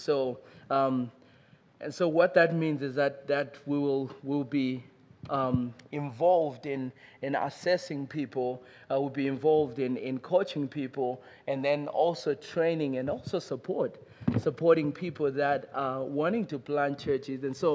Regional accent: Zimbabwe; So believe it or not, we're brothers. We're from the same country. Both born in Zimbabwe, both born probably in the same city, right?

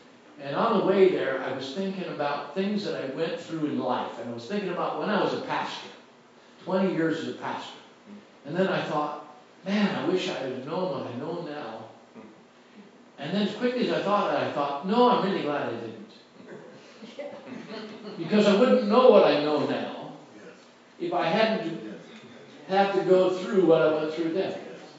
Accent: United States; I live in America. I come from America

